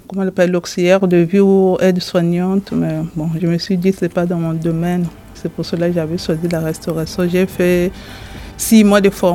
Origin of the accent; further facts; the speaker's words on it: Republic of the Congo; now in France; Je viens du Congo-Brazzaville, l'ancienne colonie française.